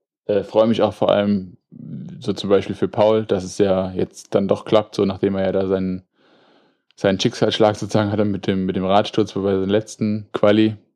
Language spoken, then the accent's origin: German; Frankfurt, Hesse, Germany